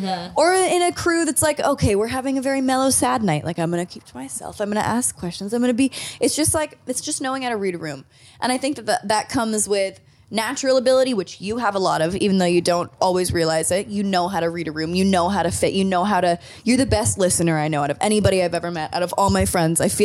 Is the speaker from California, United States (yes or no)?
yes; Malibu, California, United States; like 9, 10 years old, we grew up in Malibu